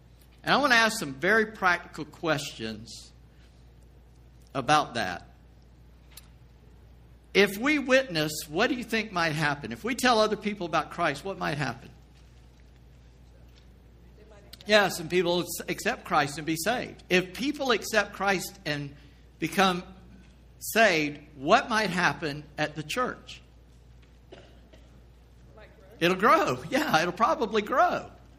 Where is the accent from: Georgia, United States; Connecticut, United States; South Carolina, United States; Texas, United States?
South Carolina, United States; North Charleston; I grew up on Carlton Street in Charleston Heights, South Carolina, North Charleston, now, but the little sub area called Charleston Heights back in the day. And on my street, my mother was born 2 houses down from where I was born.